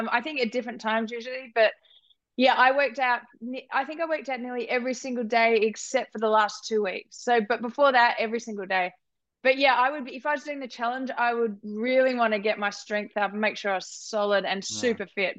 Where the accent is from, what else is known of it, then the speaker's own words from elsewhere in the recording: Australia; accent: Australian; Actually, a lot of people have been saying that that I'm faking my Australian accent.